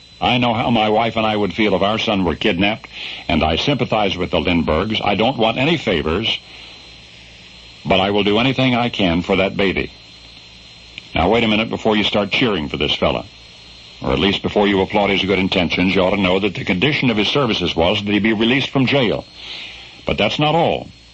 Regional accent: Chicago, Illinois, United States; But I'm a Chicagoan, and frankly, I'd be willing to bet on him.

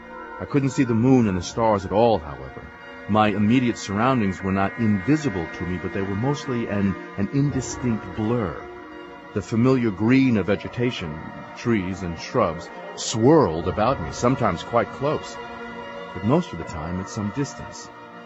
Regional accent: New York, United States; the kind that could destroy an entire vintage of grapes where I grew up in New York State in the 20th century.

